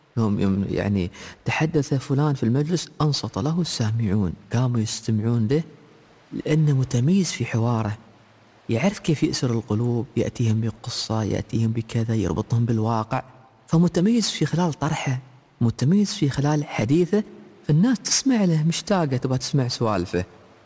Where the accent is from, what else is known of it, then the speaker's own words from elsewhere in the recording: United Arab Emirates; أنا سأتكلم مع الأمهات، مع شعب الإمارات أكثر، لأن هي يعني تراثية أكثر، فأنا أتكلم بلهجتنا يعني بلغتهم